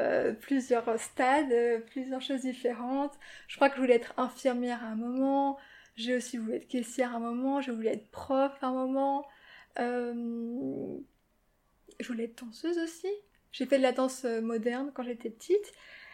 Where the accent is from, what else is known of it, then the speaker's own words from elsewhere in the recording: Paris, Île-de-France, France; Moi, je suis née à Paris avec ma sœur et j'ai vécu ici depuis que je suis née.